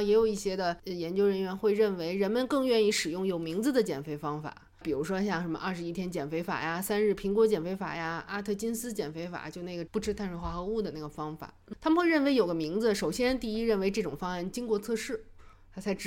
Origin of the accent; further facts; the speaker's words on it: China; 你看我们中国人吃东西色香味色是放在第一位的